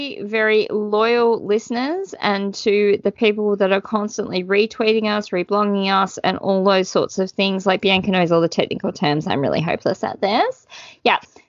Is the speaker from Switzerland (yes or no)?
no; Australia; she's Australian and we're Australian.